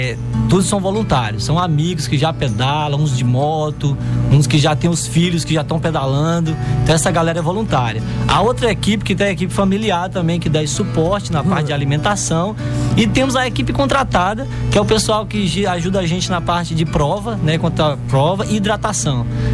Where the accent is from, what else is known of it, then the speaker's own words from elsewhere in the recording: Guanambi, Bahia, Brazil; now in Pindaí, Brazil; Não, em Pindaí eu sou guanambiense, radicado lá. E agora eu já não sei de onde eu sou mais. De lá de cá, morei aqui, atualmente moro lá.